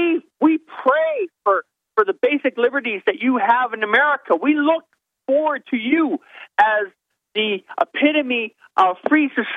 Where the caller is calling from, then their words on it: Canada; I'm calling from Canada. In Canada, we are already occupied and controlled and dominated.